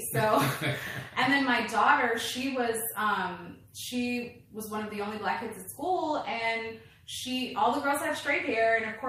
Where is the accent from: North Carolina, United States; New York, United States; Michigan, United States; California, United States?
California, United States; Los Angeles; So I grew up in Los Angeles, California. My dad's a jazz musician. My mom works for an airline, middle class.